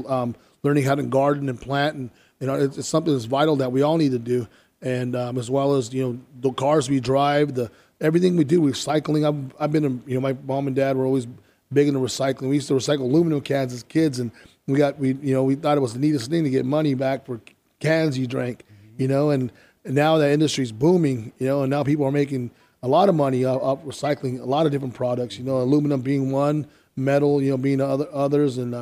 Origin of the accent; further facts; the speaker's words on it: Parker, Arizona, United States; Yeah, I'm from the Colorado River Indian Tribes. I was born and raised here in Arizona. I grew up working on farms as a kid, and I've been here all my life.